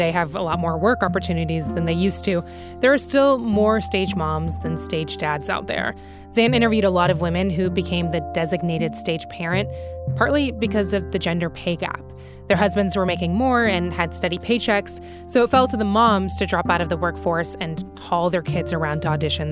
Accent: North Carolina, United States; I grew up in North Carolina.

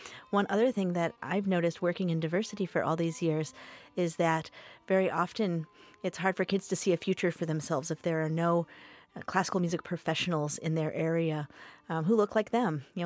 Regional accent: Chicago, Illinois, United States; anything that combines the blues and classical is really super fun for me as a Chicagoan, that's for sure.

